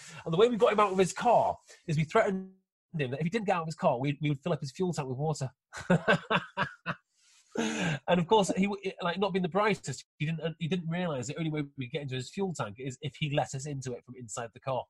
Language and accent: English; Wales, United Kingdom; As many Welsh fans did, we felt that we were in the clear. And Colne Bay's got quite a lot of English people. And at the time, I was a little bit more attached to my Welsh identity than I am now.